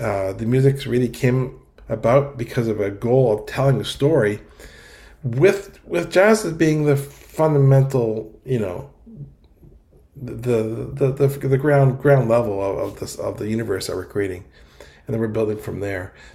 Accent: Ottawa, Ontario, Canada; It's a youth group of actors who are based in my hometown here of Ottawa, Canada.

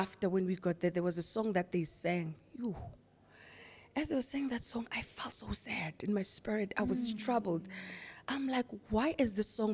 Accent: Pretoria, Gauteng, South Africa; Yes, I'm from Pretoria.

